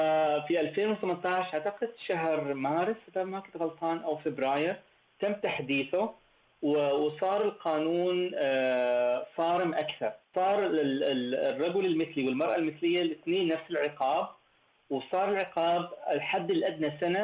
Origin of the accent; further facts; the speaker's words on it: Oman; وعندنا في عمان بشكل عام